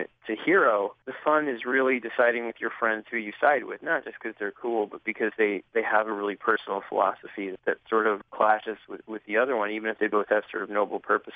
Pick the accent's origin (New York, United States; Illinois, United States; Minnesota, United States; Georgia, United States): New York, United States; New York City; I mean, growing up in New York City in the 80s, he was the character who really sort of popped off the page